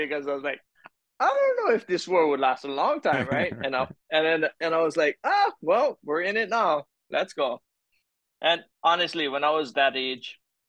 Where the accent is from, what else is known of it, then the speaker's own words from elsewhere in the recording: Hilo, Hawaii, United States; also born or lived in Maui; So I was born in Maui, Okay. Raised in the Hawaiian Islands. And obviously, well, not obviously. I would say I was raised in Hilo.